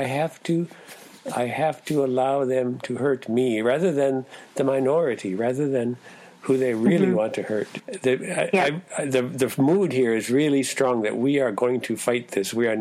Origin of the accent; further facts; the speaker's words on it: United States; It doesn't matter that I'm American, actually.